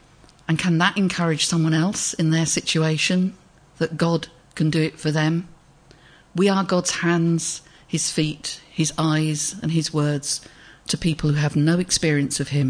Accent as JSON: {"language": "English", "country": "United Kingdom", "said": "We're very British, aren't we?"}